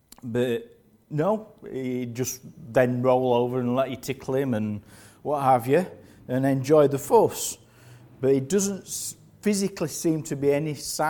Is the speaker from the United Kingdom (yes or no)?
yes; Yorkshire and the Humber, United Kingdom; I am English. I'm a Yorkshireman.